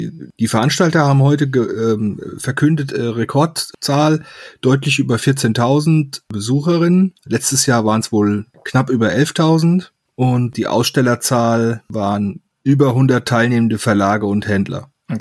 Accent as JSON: {"language": "German", "town": "Frankfurt", "region": "Hesse", "country": "Germany", "said": "Wir kommen ja hier aus Frankfurt und Umgebung von Frankfurt"}